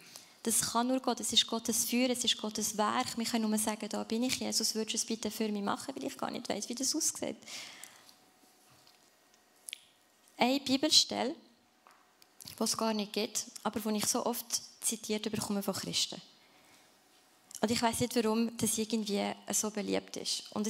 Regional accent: Freiburg, Baden-Württemberg, Germany; also born or lived in England; now in Lucerne, Switzerland; ich lebe schon seit jetzt was, 9 Jahren in Luzern, also vermisse ich Freiburg, wo ich aufgewachsen bin. Nein, das ist es nicht. Vermisse ich England, wo ich mal als Kind gelebt habe, auch nicht.

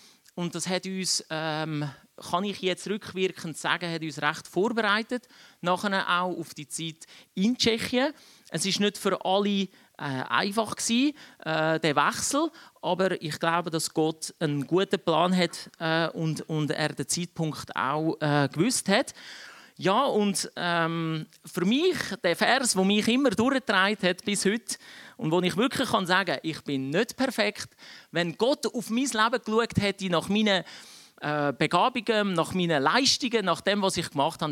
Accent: Switzerland; born there; Und meine Eltern sind dann in die Schweiz. Und ich bin da in der Schweiz geboren.

